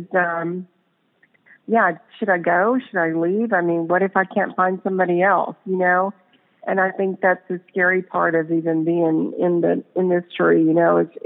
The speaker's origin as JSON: {"language": "English", "town": "Dallas", "region": "Texas", "country": "United States", "said": "I'm originally from, like I said, I'm originally from Dallas, still have family there."}